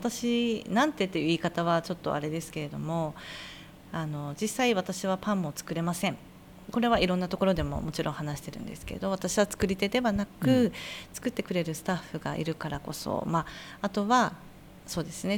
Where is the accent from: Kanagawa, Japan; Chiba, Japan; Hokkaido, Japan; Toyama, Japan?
Hokkaido, Japan; Hakodate; born there; 私も函館生まれですので